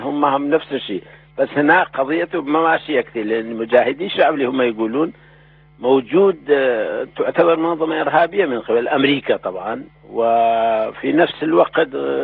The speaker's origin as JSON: {"language": "Arabic", "country": "Iraq", "said": "واللي يؤسف له أنا كعراقي طبعا أنه الحكم العراقي يعني النظام العراقي وصل بلدنا إلى وضع"}